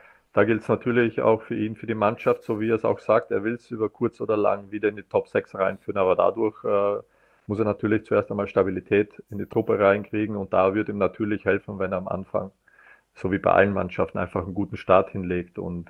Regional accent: Austria; wir als Österreicher

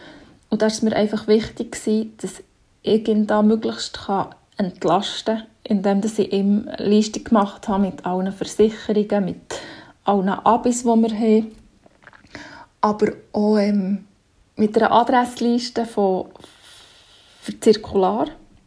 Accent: Bern, Switzerland; ich bin 35 und ich komme aus dem Kanton Bern.

